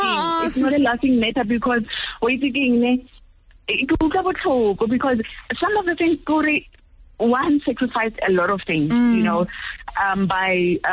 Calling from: Pretoria, Gauteng, South Africa; Yeah, in Pretoria.

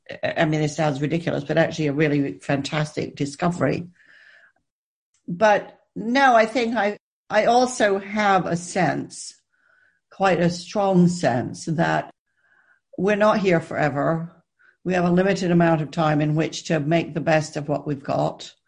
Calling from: South West England, United Kingdom; I'm speaking from deepest, darkest Somerset, where I have locked down, which, as it turns out, is a perfectly lovely place to be.

